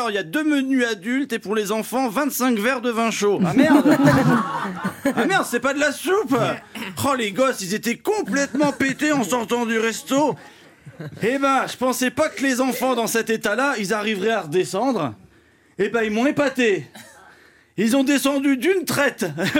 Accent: Paris, Île-de-France, France; je suis parisien moi.

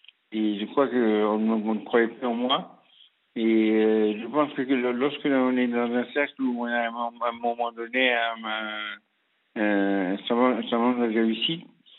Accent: Cameroon; born there; J'ai le Sénégal, de par ma mère. Oui. Je suis né au Cameroun.

